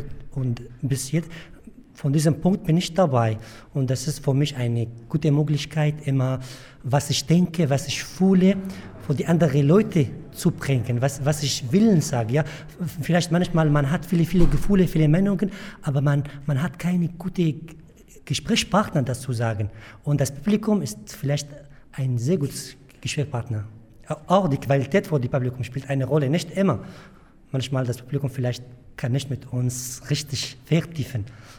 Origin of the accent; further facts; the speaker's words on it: Syria; German is a second language; now in Germany; ich komme aus Syrien.